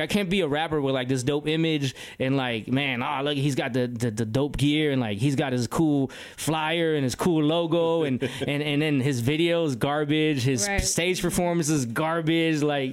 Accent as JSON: {"language": "English", "town": "Chicago", "region": "Illinois", "country": "United States", "tie": "born or raised there", "said": "And I didn't go to school for, like, you know, growing up in Chicago in the music business, definitely, which is a whole other"}